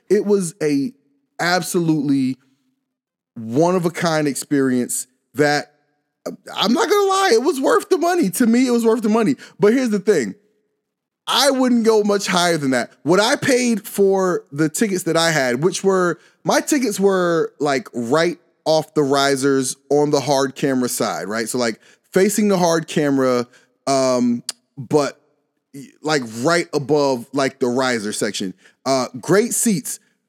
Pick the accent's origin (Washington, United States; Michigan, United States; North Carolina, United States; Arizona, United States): North Carolina, United States; I live in Connecticut. I grew up in North Carolina.